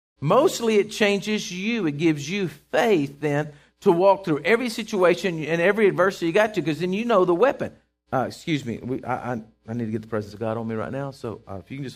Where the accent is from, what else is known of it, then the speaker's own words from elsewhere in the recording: Texas, United States; I'm going incognito. They'll never know I'm from Texas.